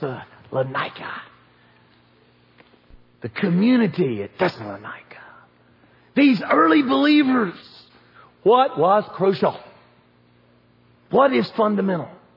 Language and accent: English; Southern United States, United States; See, the trouble of growing up in the South is church can be a part of your routine. You know, I mean, we're Southerners.